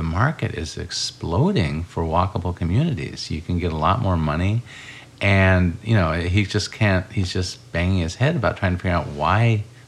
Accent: Urbana, Illinois, United States; I grew up in Urbana, Illinois.

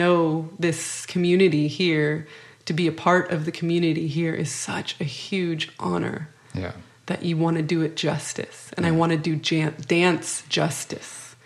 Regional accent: California, United States; coming from an individualized culture, such as Californian suburbs, where you just hop in your car and go about your day

